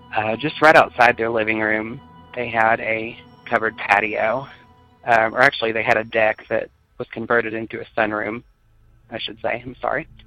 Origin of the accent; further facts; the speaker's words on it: Little Rock, Arkansas, United States; I am from Little Rock, Arkansas.